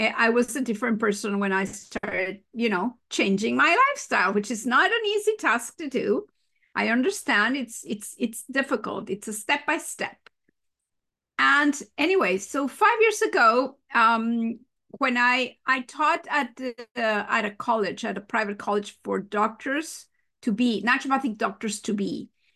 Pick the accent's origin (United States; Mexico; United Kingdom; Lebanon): Mexico; Mexico City; English is a second language; moved away as an adult; now in Canada; I'm actually from Mexico. I was raised and born in Mexico City, and I moved to Canada 37 years ago. I was here when I was 25 to do a PhD. So now you know how old I am. I'm 63.